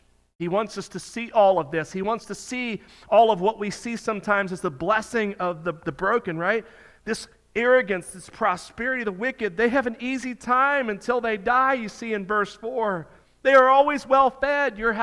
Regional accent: Miami, Florida, United States; in the late 70s and early 80s when I was growing up in Miami.

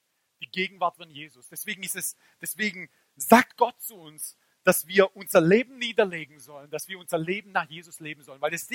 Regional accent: Baden-Württemberg, Germany; accent: Swabian; Ich bin am Fuße der Schwäbischen Alb aufgewachsen, so ich kann auch schwäbeln.

